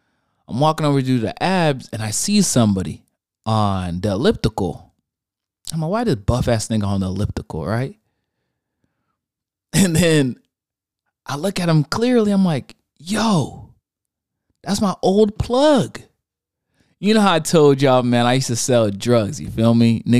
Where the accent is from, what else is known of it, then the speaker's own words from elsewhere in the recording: United States; And yes, I watch it in dub. I'm American.